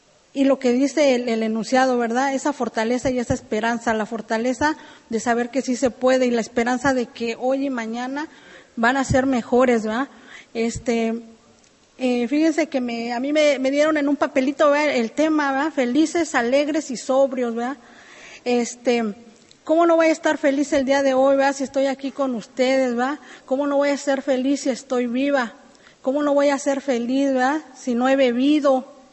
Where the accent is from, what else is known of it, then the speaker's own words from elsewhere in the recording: Mexico City, Mexico; now in Atlanta, United States; Yo soy de México, del Distrito Federal, y radico aquí en Atlanta, ¿verdad?